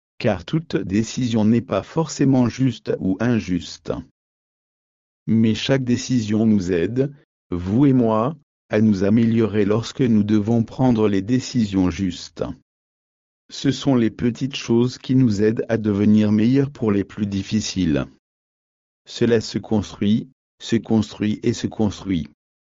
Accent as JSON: {"language": "French", "country": "Canada", "tie": "born or raised there", "said": "J'en ai fait l'expérience en grandissant au Canada. Il y a deux ou trois choses que l'on fait en tant que Canadien."}